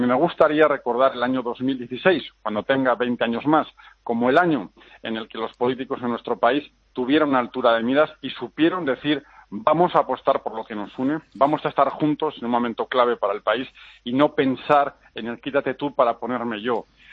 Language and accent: Spanish; Basque Country, Spain; precisamente de mi tierra, de Euskadi